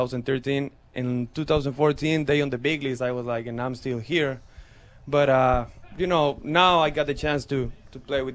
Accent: Mexico; No, I'm from Mexico.

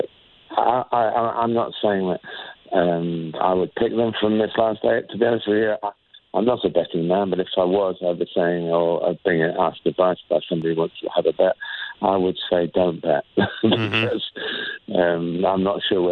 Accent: England, United Kingdom; I think as an Englishman

